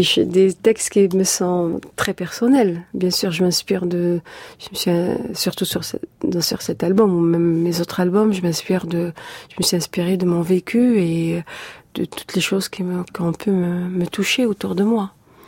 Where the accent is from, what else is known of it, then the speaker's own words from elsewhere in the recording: Algeria; On a eu de faux problèmes d'identité, en fait, en Algérie. On est des Maghrébins et on nous a toujours voulu nous faire comprendre qu'on était arabes, alors que les Arabes, c'est ceux qui viennent d'Arabie.